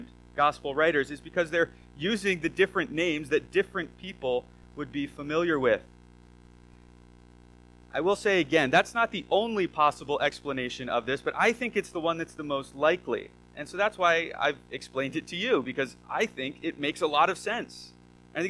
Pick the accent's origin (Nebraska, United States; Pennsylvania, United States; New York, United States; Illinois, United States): Pennsylvania, United States; the Lehigh Valley area is where I was raised. I wouldn't tell people from the Lehigh Valley that I was from Lehigh Valley area because I didn't actually live in the Lehigh Valley. I lived just outside of it.